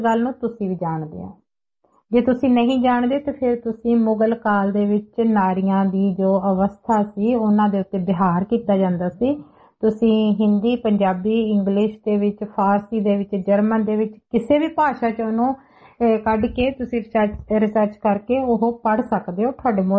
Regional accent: Punjab, India; born there; ਮੈਂ ਨਾ ਹਿੰਦੂ ਹਾਂ ਨਾ ਸਿੱਖ ਹਾਂ, ਮੈਂ ਪੰਜਾਬੀ ਹਾਂ ਔਰ ਮੈਨੂੰ ਮਾਣ ਆ ਕਿ ਮੈਂ ਪੰਜਾਬ ਦੇ ਵਿੱਚ ਪੈਦਾ ਹੋਈ ਹਾਂ ਤੇ ਇੱਕ ਪੰਜਾਬਣ ਆ।

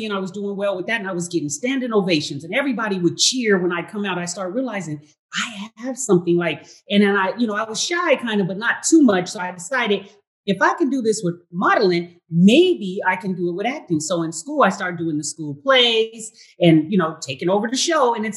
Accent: Seattle, Washington, United States; I'm from Seattle, Washington.

